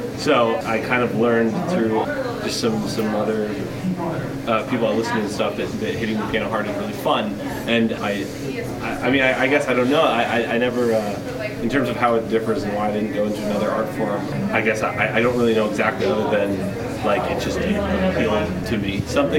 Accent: Connecticut, United States; I booked maybe 4 weeks of dates and just around kind of like the Northeast, because we're from Connecticut originally.

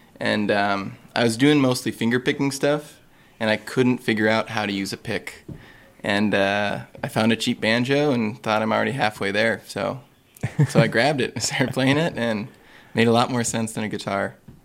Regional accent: Minneapolis, Minnesota, United States; also born or lived in Duluth; I'm from Minneapolis.

